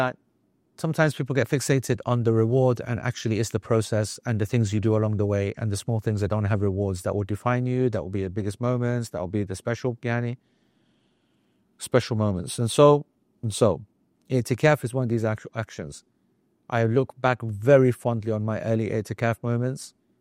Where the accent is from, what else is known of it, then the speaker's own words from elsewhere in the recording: Pakistan; I have heard in my madhab, the Hanafi madhab, as I grew up as a Pakistani, that we do itikaf at home.